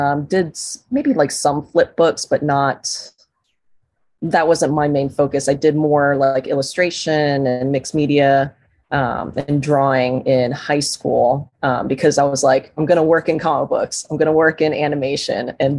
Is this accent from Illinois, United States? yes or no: yes; Chicago, Illinois, United States; So I was born and raised in Chicago, pretty much like the center of Chicago. So not a suburb. So I went to elementary school and high school in Chicago.